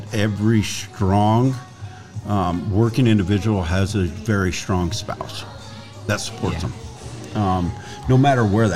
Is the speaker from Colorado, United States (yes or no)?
yes; Durango, Colorado, United States; Okay. I was raised in Durango.